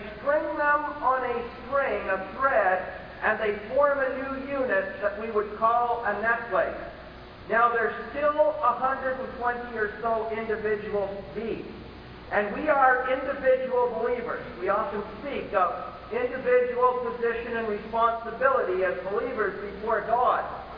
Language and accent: English; Smiths Falls, Ontario, Canada; I think we have one if you came to my hometown. "The churches of Smith Falls welcome you."